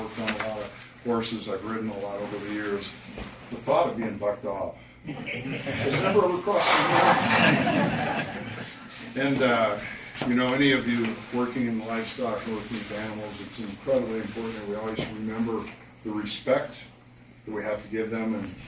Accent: Platte Center, Nebraska, United States; and then we had a guy in Platte Center, my hometown, Tuffy Novak

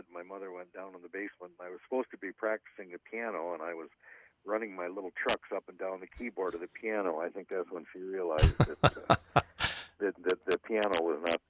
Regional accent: Pine Island, Minnesota, United States; Pine Island is my hometown. I'm born and raised here, and started playing in band in grade school

